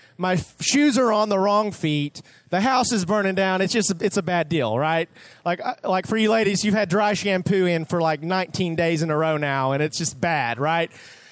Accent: Arkansas, United States; I'm originally from Arkansas. Yeah, y'all don't got to say nothing.

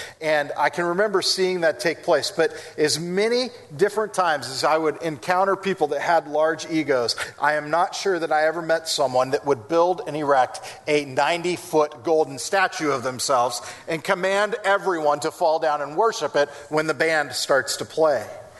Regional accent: California, United States; But, I mean, growing up in California, I saw lots of egos many times over.

